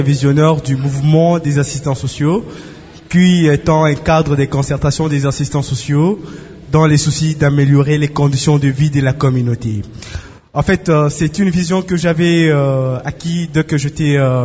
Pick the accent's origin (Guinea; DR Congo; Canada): DR Congo; ici chez nous, en RDC